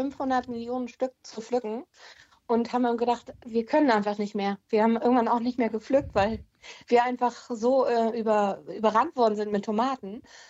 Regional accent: Hamburg, Germany; ich komme gebürtig aus Hamburg

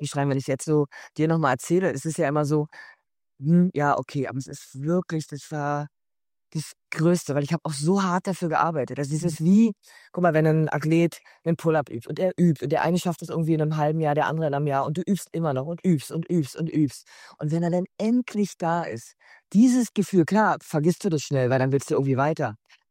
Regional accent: East Berlin, Berlin, Germany; Ich komme ja aus der DDR. Ich bin ja älter. Also aus Ost-Berlin komme ich. Und wir waren sehr, sehr arm.

